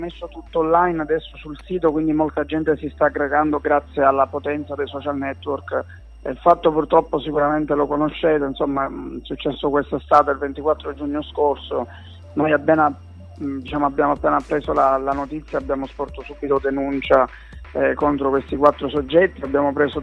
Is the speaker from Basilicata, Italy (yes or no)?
no; Trapani, Sicily, Italy; qui io sono originario di Trapani, sono siciliano